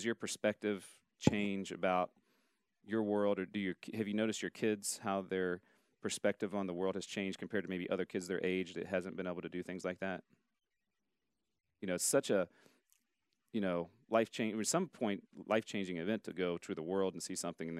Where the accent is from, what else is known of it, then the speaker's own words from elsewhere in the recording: Ohio, United States; I'm from Ohio, so coming to Oklahoma or Texas would be like a long trip.